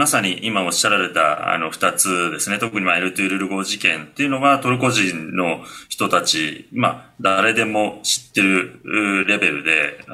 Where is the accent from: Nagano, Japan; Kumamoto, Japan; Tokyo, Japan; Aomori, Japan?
Nagano, Japan; 私、もともと長野出身なんですけど、ちょっと長野っぽい感じが、アンカラもしますね。